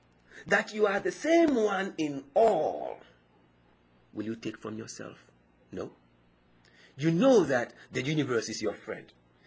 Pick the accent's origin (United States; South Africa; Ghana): Ghana; In my language, in the language I was raised in Ghana, our word for sibling is quite interesting.